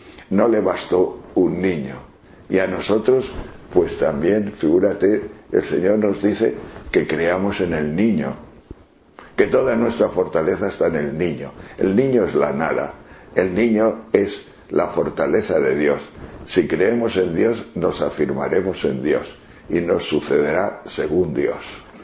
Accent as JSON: {"language": "Spanish", "town": "León", "region": "Castile and León", "country": "Spain", "tie": "born or raised there", "said": "Porque yo de pequeño, en mi casa, en León, siempre veía hacer requesón a mi abuela."}